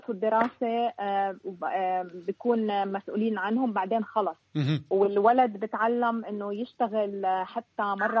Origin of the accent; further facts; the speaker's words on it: Jordan; now in Germany; لا انا فلسطينية اردنية